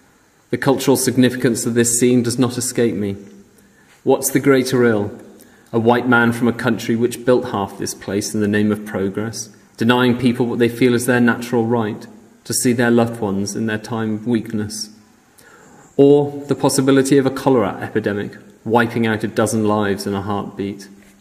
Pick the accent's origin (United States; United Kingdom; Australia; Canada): United Kingdom; Yet, being British, I'm meant to be the funny, sardonic one.